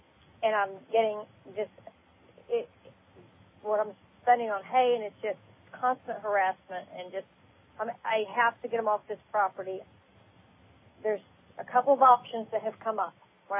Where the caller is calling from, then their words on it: Florida, United States; I'm in Central Florida between Orlando and Ocala in Lake County.